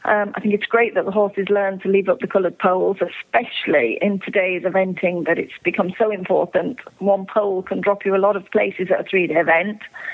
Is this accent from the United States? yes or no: no; Ireland; I do obviously particularly like the Irish horse and try to source and sell as many Irish horses as possible, because the Irish horse do tend to be, well, we're the top in the world for event horses and have been for a long time.